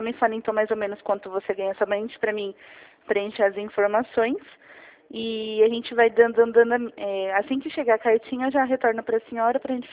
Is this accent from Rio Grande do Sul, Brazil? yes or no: no; Jundiaí, São Paulo, Brazil; Certo, eu sou aqui de Jundiaí.